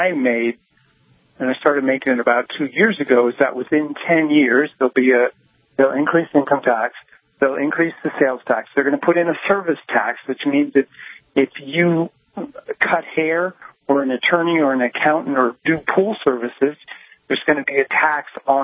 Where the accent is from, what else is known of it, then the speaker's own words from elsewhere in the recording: New York, United States; I'm from New York.